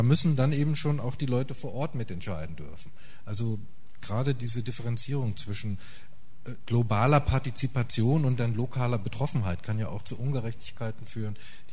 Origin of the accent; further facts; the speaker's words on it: North Rhine-Westphalia, Germany; ich komme ja aus dem Ruhrgebiet